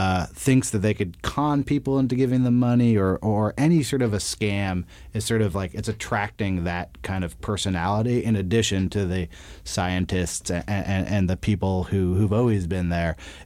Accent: Berkeley, California, United States; I'm from the Bay Area. I grew up in Berkeley

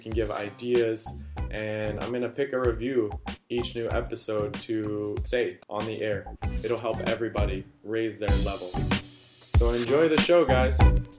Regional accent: Evanston, Illinois, United States; I grew up in Evanston, which is a suburb of Chicago.

